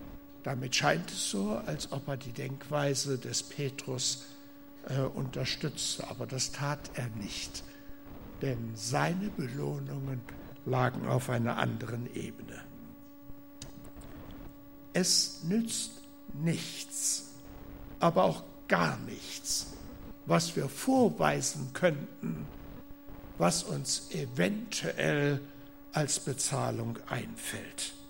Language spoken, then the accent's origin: German; Germany; Ich habe den Eindruck, wir als Deutsche haben da besonders viele Probleme mit.